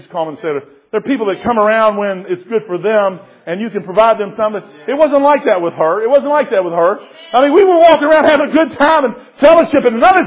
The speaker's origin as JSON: {"language": "English", "region": "Kentucky", "country": "United States", "said": "I'm a WWE from Kentucky."}